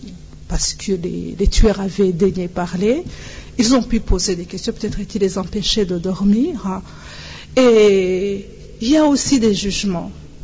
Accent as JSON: {"language": "French", "country": "Rwanda", "said": "mais aussi en tant que Rwandaise"}